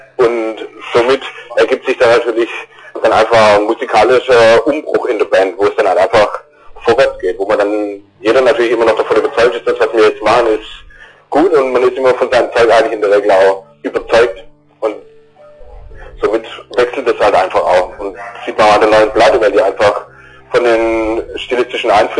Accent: Stuttgart, Baden-Württemberg, Germany; Genau, wir sind aus Stuttgart, Großraum Stuttgart.

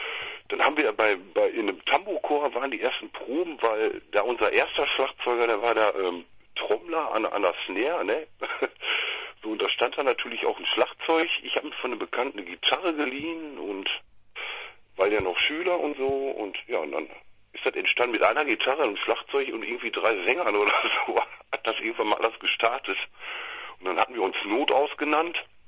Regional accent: Hamminkeln, North Rhine-Westphalia, Germany; wir kommen vom ländlichen Niederrhein aus Haminkeln.

